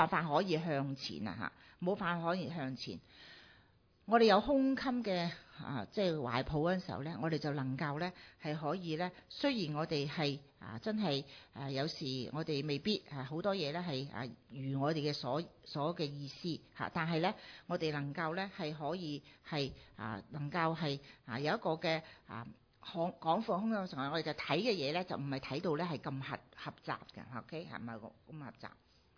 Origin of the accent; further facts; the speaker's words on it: China; 我哋中国人嘅系会大啲嘅